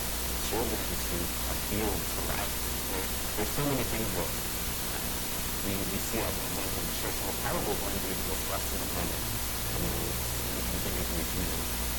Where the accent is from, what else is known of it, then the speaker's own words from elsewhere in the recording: Las Cruces, New Mexico, United States; A little bit about me. I grew up here in Las Cruces.